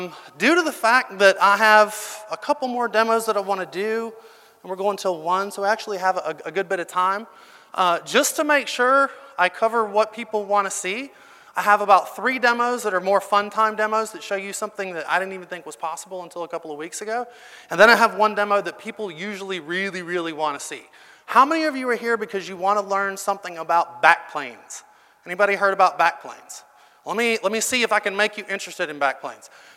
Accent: North Carolina, United States; we have some people connecting from North Carolina, it looks like, which is my hometown. My home state.

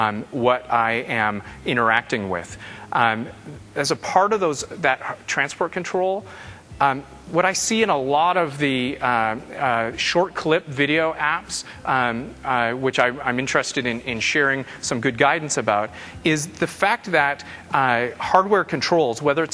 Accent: Seattle, Washington, United States; since I'm from Seattle

